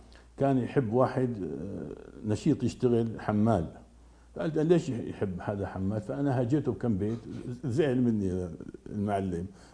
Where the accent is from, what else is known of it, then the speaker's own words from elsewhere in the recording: Hama, Hama Governorate, Syria; حتى مرة كان عندنا في حماة درج المولد النبوي